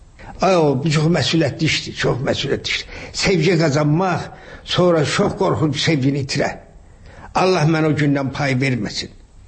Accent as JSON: {"language": "Azerbaijani", "region": "Shaki", "country": "Azerbaijan", "tie": "born or raised there"}